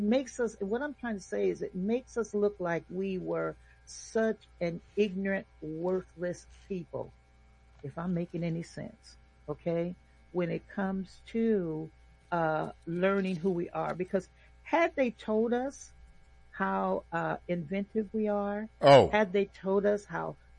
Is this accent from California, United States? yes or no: yes; Fresno, California, United States; born there; I was born partly in Fresno, and the cotton fields were still in existence.